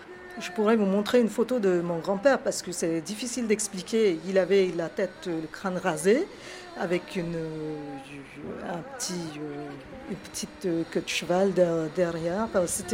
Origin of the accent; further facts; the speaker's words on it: Mumbai, Maharashtra, India; grands-parents maternels sont venus à Bombay il y a 50 ans, je crois à peu près. Ma mère elle-même, elle est née à Bombay et moi également. On est resté à Bombay, mais très ancré dans notre culture du Sud